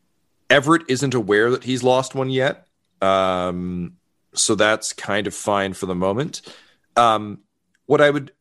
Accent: Toronto, Ontario, Canada; I'm the sheriff here at this event. I'm a transplant from Toronto, so I apologize if my French isn't great.

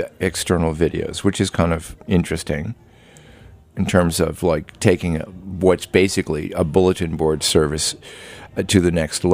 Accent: New Jersey, United States; I mean, I grew up in Jersey and I used to be a surfer guy.

